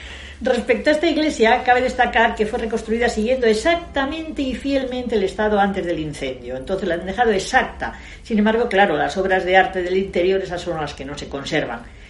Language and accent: Spanish; Torrelavega, Cantabria, Spain; now in Madrid, Spain; Yo vivo hace muchos años en Madrid, pero realmente nací, estoy orgullosa de ello, nací en Torrelavega, en Cantabria. He vivido allí pues toda mi juventud y luego ya me vine a estudiar a Madrid.